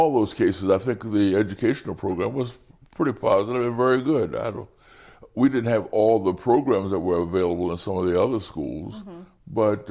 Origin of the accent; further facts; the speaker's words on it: Baltimore, Maryland, United States; born there; Yes, I was born in Baltimore, Maryland in 1932. And we were not even a middle-class family.